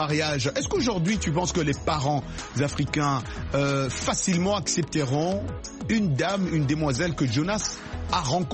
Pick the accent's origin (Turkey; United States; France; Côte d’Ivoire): United States; Moi, je suis américain, mais je suis attaché à mes traditions africaines.